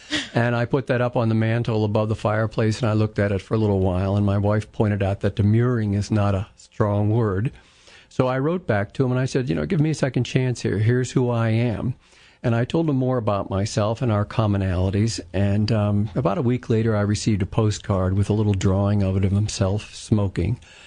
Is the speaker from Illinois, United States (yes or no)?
yes; Illinois, United States; And I was raised outside Chicago, and he was raised outside Indianapolis, so there was an overlap there in terms of, you know, Midwestern sensibilities and things.